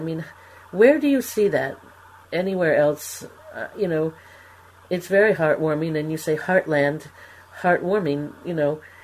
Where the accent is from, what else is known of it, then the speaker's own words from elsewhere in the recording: Ma'ale Adumim, West Bank, Palestine; and I'm from Male Adumim.